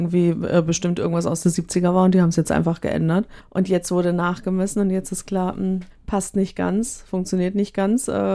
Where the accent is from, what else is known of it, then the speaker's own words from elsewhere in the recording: Germany; Im Klagen sind wir Deutsche, glaube ich, relativ hoch.